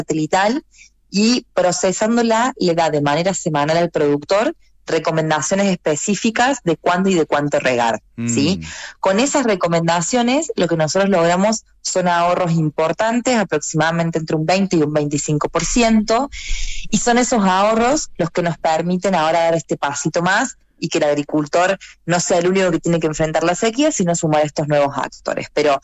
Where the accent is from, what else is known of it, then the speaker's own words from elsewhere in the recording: Argentina; now in Santiago, Chile; yo soy argentina, pero vivo en Chile, así que estamos acá, es uno de nuestros países foco, así que estoy acá radicada en Santiago.